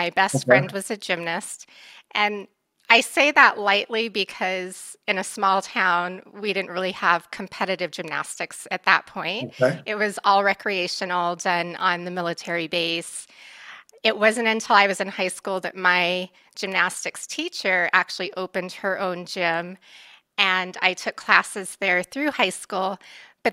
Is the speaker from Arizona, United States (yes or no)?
yes; Sierra Vista, Arizona, United States; I grew up in Sierra Vista, Arizona, which is about an hour southeast of Tucson. And I grew up from the age of 5 all the way through high school and then attended college at Arizona State.